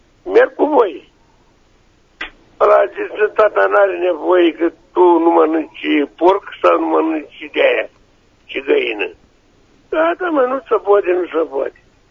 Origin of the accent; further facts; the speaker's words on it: Brăila, Brăila County, Romania; sunt de la Brăila.